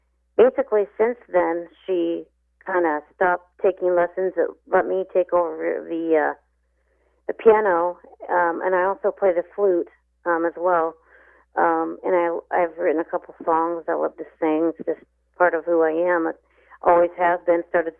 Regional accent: Ottumwa, Iowa, United States; born there; I was born 4 months early. And I was born in Ottumwa, and then they took me to Iowa City

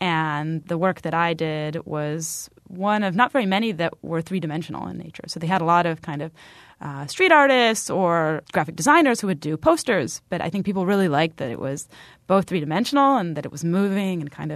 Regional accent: Chicago, Illinois, United States; also born or lived in Poland; I grew up in the Midwest. I was born in Poland, and my family came to Chicago actually when I was around 5 years old. So I grew up in the Chicagoland area.

